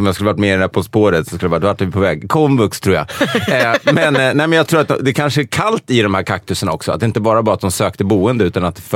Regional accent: Sweden; tänk en sån här häck som vi har hemma i Sverige runt en villa

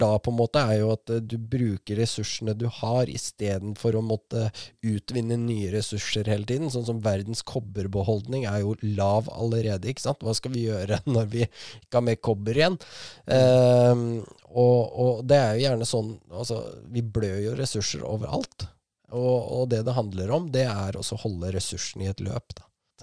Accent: Askim, Østfold, Norway; Så jeg hadde jo på en måte lyst til å gjøre først Aschim og så Indre Østfold, at det beste Indre Østfoldet det kunne være.

